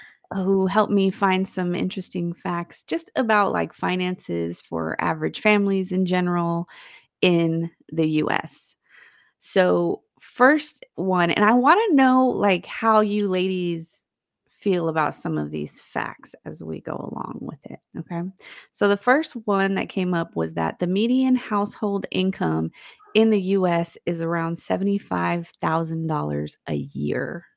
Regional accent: San Francisco, California, United States; now in San Antonio, United States; So for reference, I came from California.

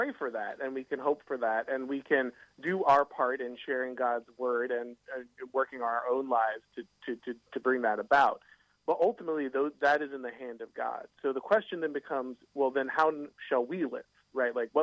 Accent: Florida, United States; And I think we're seeing that in places like my home state in Florida

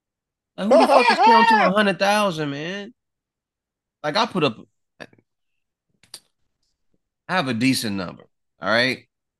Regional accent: Chicago, Illinois, United States; I'm from the city. I'm from Chicago, man.

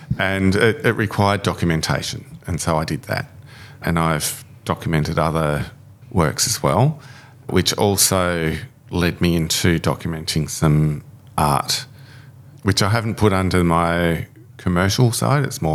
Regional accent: Australia; Sorry, everybody. I'm an Australian. I don't like AFL.

